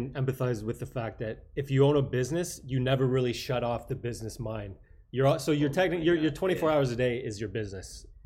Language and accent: English; East Coast, United States; also born or lived in Chicago / California; because I'm from the East Coast, but I also lived in Chicago for a while, which is central. Then I was in California for a while.